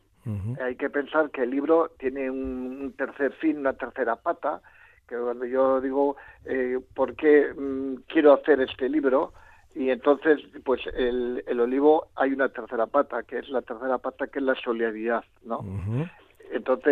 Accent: Oyón, Basque Country, Spain; yo soy de Oyón, y entonces ya tenía mi amor a Rioja Alavesa

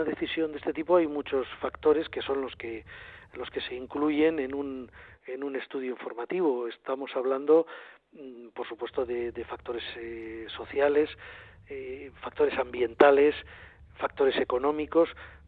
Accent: Basque Country, Spain; yo pues soy vasco

